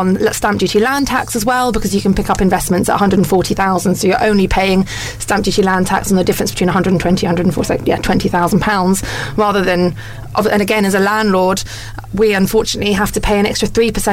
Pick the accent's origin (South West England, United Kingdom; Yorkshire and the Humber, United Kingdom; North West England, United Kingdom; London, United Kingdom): South West England, United Kingdom; I'm a bit biased here because I'm from Somerset